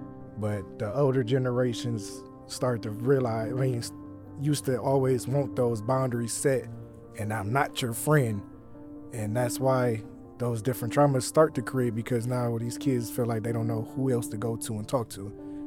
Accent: Toledo, Ohio, United States; because maybe I'm from Toledo, so I count as a Toledo citizen.

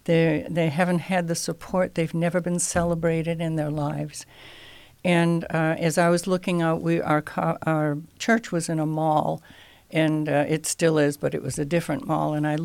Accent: Le Roy, New York, United States; also born or lived in Fitchburg, Massachusetts; I was born in Fitchburg, Massachusetts. Oh, okay. And then at 15, moved to Leroy, New York, which is the home of Jell-O.

